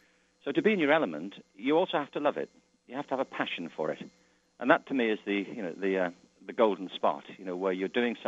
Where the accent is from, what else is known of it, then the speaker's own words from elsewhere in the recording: Liverpool, North West England, United Kingdom; born there; I was born in 1950 in Liverpool, in England. I'm one of seven children.